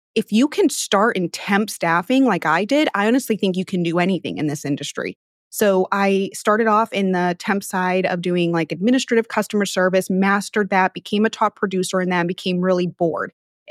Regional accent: Haverhill, Massachusetts, United States; born or raised there; now in Houston, United States

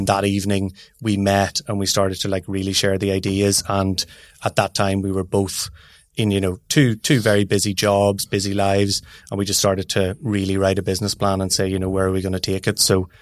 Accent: Ulster, Ireland; also born or lived in Dublin / London; Monaghan. So lived there my whole life. Played Gaelic football growing up, did a lot of athletics, and then moved to Dublin to UCD for college.

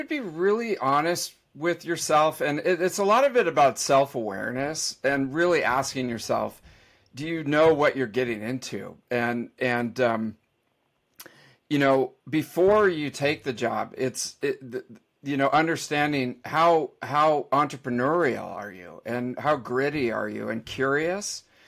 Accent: California, United States; Well, I'm from California, right? So we're agreeable to the point where we don't like conflict.

